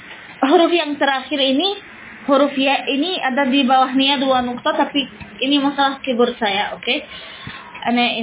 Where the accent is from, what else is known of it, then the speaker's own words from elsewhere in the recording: Portugal; Indonesian is a second language; saya orang Portugal.